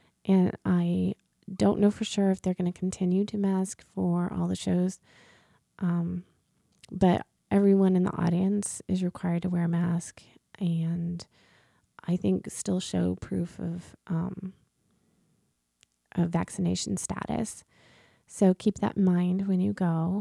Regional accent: Champaign, Illinois, United States; I grew up in Faith United Methodist Church here in Champaign, and my mom and my dad were very busy volunteering for things.

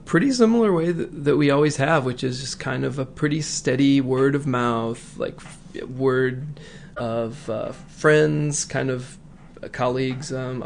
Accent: Danville, United States; growing up in Danville, about 30 miles away

